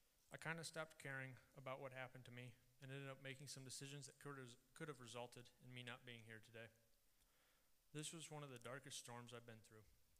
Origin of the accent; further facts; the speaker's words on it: Hudson, Iowa, United States; I'm a sophomore at UNI. I'm from Hudson, Iowa.